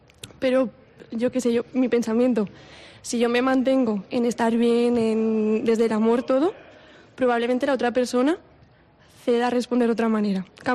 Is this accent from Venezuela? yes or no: no; Artana, Valencian Community, Spain; Bueno, soy de un pueblo de Castellón, de Artana.